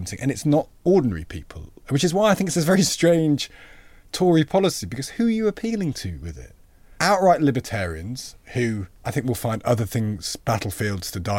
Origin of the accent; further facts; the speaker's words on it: Loughborough, East Midlands, United Kingdom; Well, I'm from Loughborough. The village next door to Loughborough is Quorn.